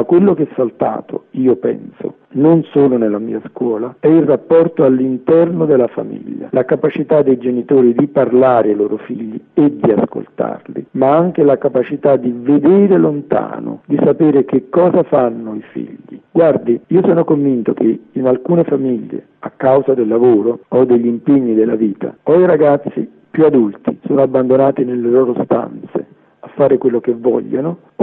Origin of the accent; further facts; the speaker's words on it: Southern Italy, Italy; Io vengo dal meridione d'Italia